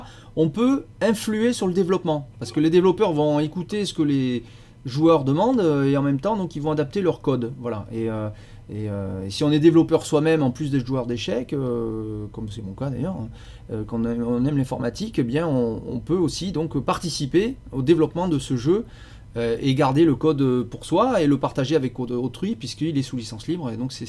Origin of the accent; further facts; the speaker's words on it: Nouvelle-Aquitaine, France; now in Paris, France; je suis aussi Aquitain, hein, je suis parisien actuellement, mais je suis Aquitain de cœur.